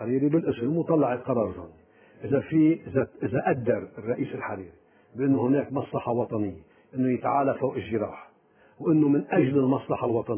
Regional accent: Lebanon; بس نحن كمواطنين لبنانيين

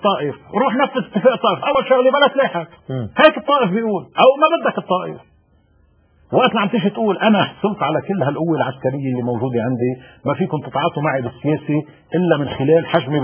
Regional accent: Lebanon; انا لبناني قد قدو

